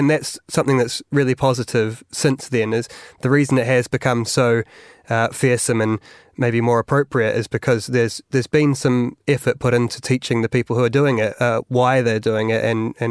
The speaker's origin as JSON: {"language": "English", "country": "New Zealand", "said": "which it's embarrassing as a New Zealander to watch."}